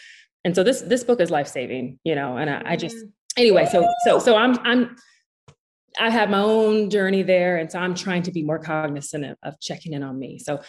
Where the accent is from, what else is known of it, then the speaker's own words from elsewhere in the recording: Tulsa, Oklahoma, United States; So I'm originally from Tulsa, Oklahoma, which, hey, you know, it's interesting because before this year, people really didn't know Tulsa